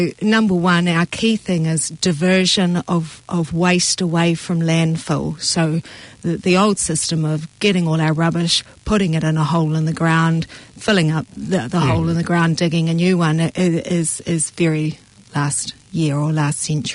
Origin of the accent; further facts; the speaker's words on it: Hamilton, Waikato, New Zealand; I grew up in Hamilton, sort of most of my teenage years, and we had a place out in Raglan.